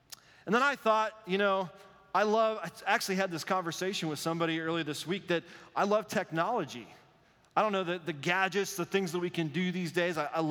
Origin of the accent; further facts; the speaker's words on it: Wyoming, United States; Because I grew up in Denver Bronco country. Wyoming doesn't have a pro team we could cheer for, so we cheered for the Denver Broncos.